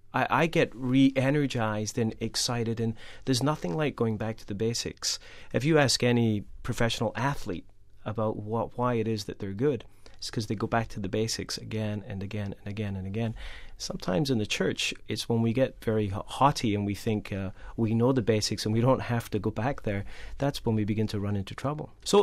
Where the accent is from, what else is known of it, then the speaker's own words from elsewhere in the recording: Scotland, United Kingdom; and I'm originally from Scotland, and there was lots of posh London accents